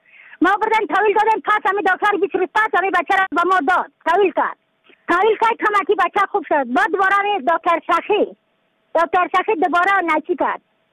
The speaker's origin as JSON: {"language": "Persian", "region": "Badakhshan", "country": "Afghanistan", "said": "از بدخشان هستم، مرکز بدخشان، ولسوالی اقلی پایان، قیره بینگ."}